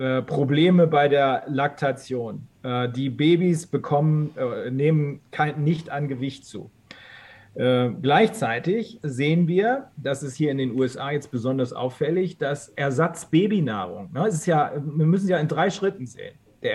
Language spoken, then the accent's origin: German; Germany; es ist eine super Peinlichkeit, als Deutscher durch die Welt reisen zu müssen.